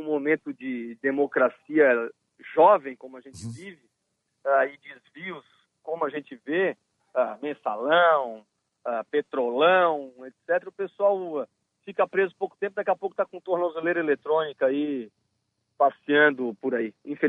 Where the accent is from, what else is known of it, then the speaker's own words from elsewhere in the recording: Florianópolis, Santa Catarina, Brazil; Eu sou de Florianópolis, mas hoje a cidade de Tubarão faz 150